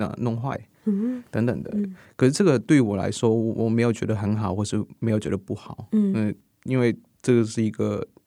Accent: Taiwan; 我在台湾成长，我在台湾出生，他就在我的社区里面

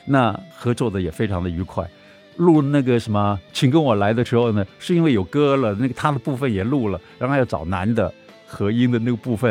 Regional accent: Taiwan; 我还是4岁的时候，我们家住在那个本省人的租的本省人的那个三合院，那要搬家了

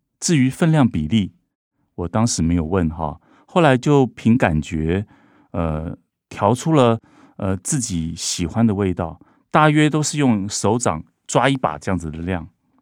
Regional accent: northern Taiwan, Taiwan; 我们北部人没那么讲究，哎，我这样讲好像有点诋毁北部人。我们比较方便。好，我回到台北

